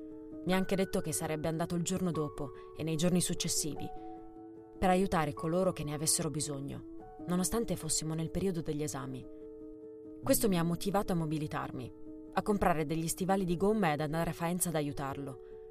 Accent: La Plata, Buenos Aires Province, Argentina; now in Bologna, Italy; Vengo dall'Argentina, da una città chiamata La Plata, che è la capitale della provincia di Buenos Aires. Lì vivono circa 800.000 persone

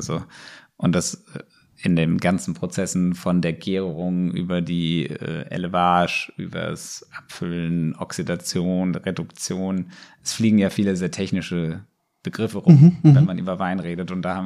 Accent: Mainz, Rhineland-Palatinate, Germany; ich komme aus Mainz, ist ja eine echte Weingegend in Deutschland

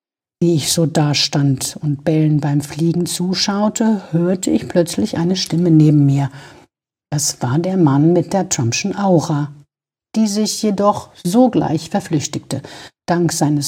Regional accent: Syria; Wo ich herstamme, in Syrien, ist Golfspielen eine Tätigkeit für die berüchtigte Bourgeoisie, Politiker und Staatsmänner

